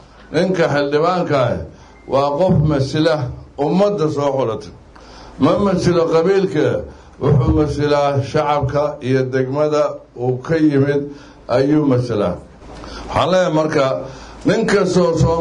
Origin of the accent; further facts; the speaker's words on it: Qardho, Bari, Somalia; born there; inaan maanta lagu soo dhaweeyo magaalada qardho oo run ahaantii waxay noqonaysaa taariikh lama ilaawana sababtoo ah waa meeshii aan ku dhashay ee dugsi qur-aanka aan ka galay qardho sidaba taariikh badan bay leedahay waa magaalo qadiimi ah